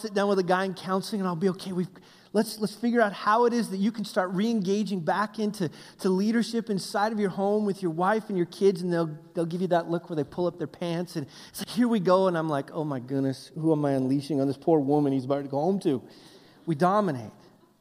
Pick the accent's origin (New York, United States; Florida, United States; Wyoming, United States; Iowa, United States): Wyoming, United States; where I grew up in Wyoming, a real man, what he does is he rides bulls and broncos and kills things